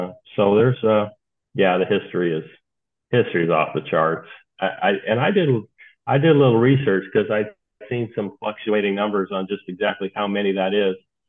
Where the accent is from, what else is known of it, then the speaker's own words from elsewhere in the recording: California, United States; I'm originally from California.